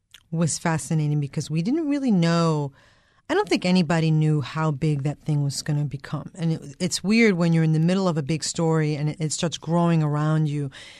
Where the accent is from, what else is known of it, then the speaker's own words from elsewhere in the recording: New York, United States; also born or lived in Miami; I am from New York. My family is Sandy Storm survivors.